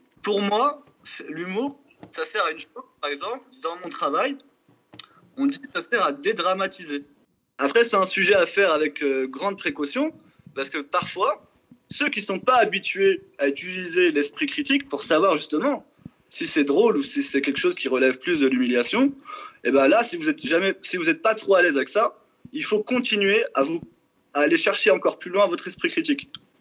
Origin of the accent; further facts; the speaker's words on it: Nantes, Pays de la Loire, France; j'ai 33 ans, je suis nantais, je suis né à Nantes, j'ai grandi à Nantes